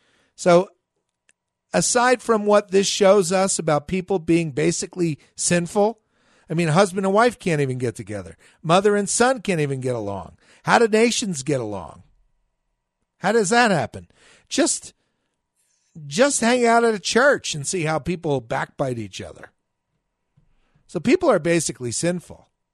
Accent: New Jersey, United States; And I grew up in New Jersey.

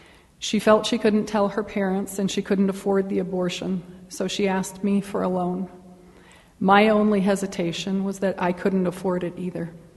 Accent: Chicago, Illinois, United States; moved away as an adult; now in Fort Collins, United States; In September of 1974, I moved out here from the Chicago area into the dorm at CSU as a freshman.

